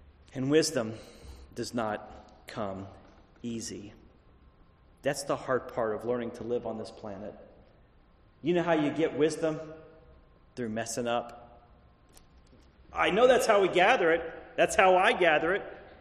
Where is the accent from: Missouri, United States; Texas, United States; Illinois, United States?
Texas, United States; Growing up in East Texas, whenever I was getting into junior high, we would ride our bicycles all over.